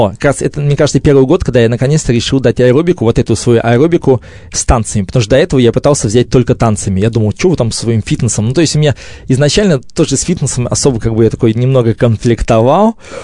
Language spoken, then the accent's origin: Russian; Saratov, Saratov Oblast, Russia; еще я приехал, такой парень из Саратова с длинными волосами